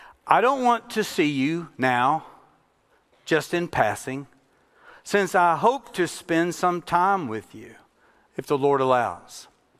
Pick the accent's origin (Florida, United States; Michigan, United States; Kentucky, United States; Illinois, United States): Kentucky, United States; I went to college. I'm from Kentucky. And I went to college, though, in Tennessee